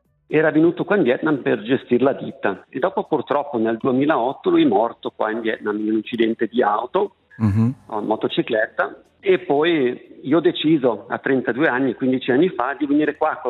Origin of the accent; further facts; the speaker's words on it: Airolo, Ticino, Switzerland; also born or lived in Basel; originalmente sono dal Canton Berna. Sono nato a Basilea, però io sono cresciuto ad Airolo. Praticamente da quando ho avuto 4 anni fino ai miei anni di teenager ho abitato a Airolo, a Madrano, vicino a Airolo.